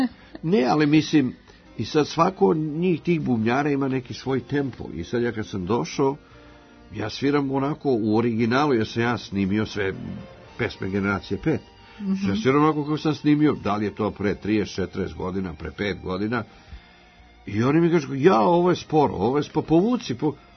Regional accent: Belgrade, Serbia; now in Los Angeles, United States; ja sam deo Beograda, ovo je moj rodni grad, ja živim jako dugo u Los Angelesu, ali kad god sam ovde, znaš, ovde su koreni, jel tako, ovde familija, prijatelji, rodbina

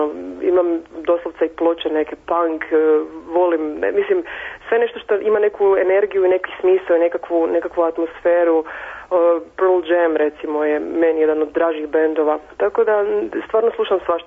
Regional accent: Zagreb, City of Zagreb, Croatia; now in Zadar, Croatia; jer sam preselila naime iz Zagreba. Ja sam Zagrepčanka, ali živim u Zadru zadnje dvije godine

